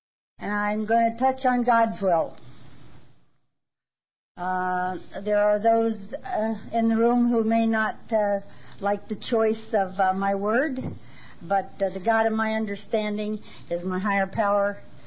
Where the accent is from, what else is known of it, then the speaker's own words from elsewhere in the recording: Aptos, California, United States; I'm a grateful alcoholic. I just had a bowl of soup with some AA friends. I'm over here from Aptos with my traveling companion, Cheryl.